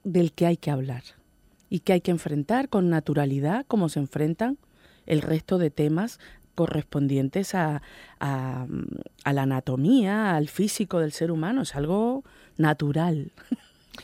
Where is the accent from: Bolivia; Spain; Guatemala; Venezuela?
Venezuela; Caracas, Capital District; born there; moved away; also born or lived in Mexico City / São Paulo; Yo en Caracas, en Venezuela.